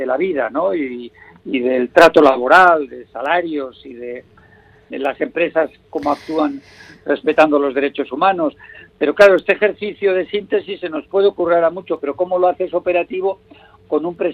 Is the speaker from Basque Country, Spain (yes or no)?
yes; Basque Country, Spain; como vasco